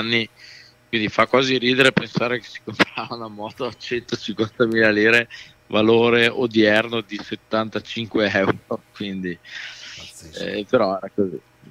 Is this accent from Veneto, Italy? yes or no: yes; Belluno, Veneto, Italy; sono bellunese doc, puro sangue, diciamo così, abito qui vicino a Belluno, vicino al centro, dove diciamo sono cresciuto da bambino, diciamo abitavo fuori Belluno, la zona di Castion